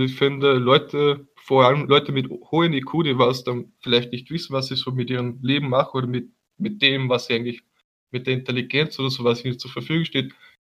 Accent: Austria; als Österreicher, stehst du da.

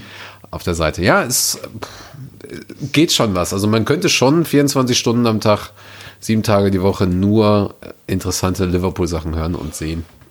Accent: North Rhine-Westphalia, Germany; Ich weiß, ich bin aus dem Ruhrpott.

